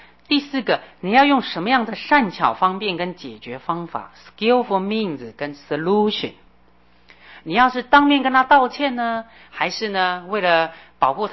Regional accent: China; 可是我觉得我们中国人还有很多很多的优点

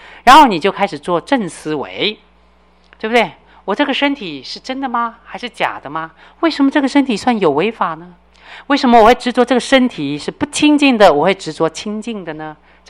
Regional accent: China; 我们中国人比较喜欢读经，因为中国人喜欢讲详细啊

